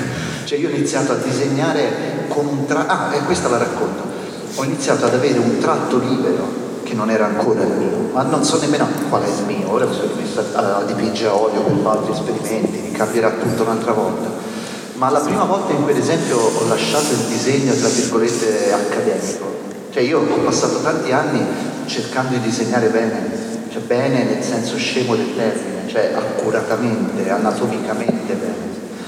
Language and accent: Italian; Pisa, Tuscany, Italy; Dovete pensare che io vengo da Pisa. Pisa non c'è un cazzo ora, figuratevi cosa c'era nell'80.